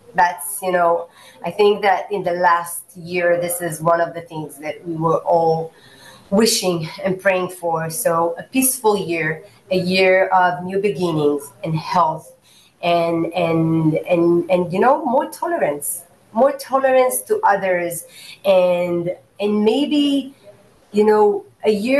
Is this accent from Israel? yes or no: yes; Israel; when I tell people first that I am from Israel, I see like how their faces are like changing